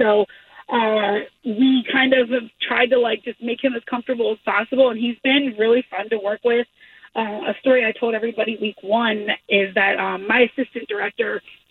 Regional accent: Philadelphia, Pennsylvania, United States; I grew up in Philadelphia, so I was a huge Philadelphia sports fan.

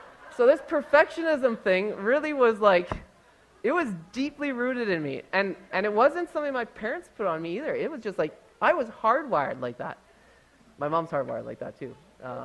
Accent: Nelson, British Columbia, Canada; Because I got to live with another family whose kids we grew up with here in Nelson

